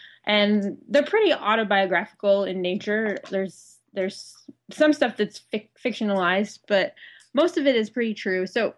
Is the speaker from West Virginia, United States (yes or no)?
no; Flint, Michigan, United States; I'm from Flint, Michigan. They call Flint Vehicle City.